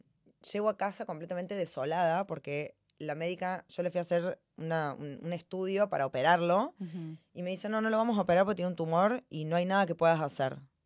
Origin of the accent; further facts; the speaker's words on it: Argentina; que encima siendo argentina, sos el último orejón del tarro